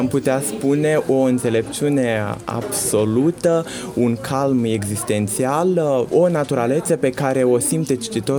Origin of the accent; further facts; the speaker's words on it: Ungheni, Ungheni District, Moldova; Sunt din Ungheni, învăț în Chișinău, la Liceul Teoretic Republican Aristotel, trec clasa 12.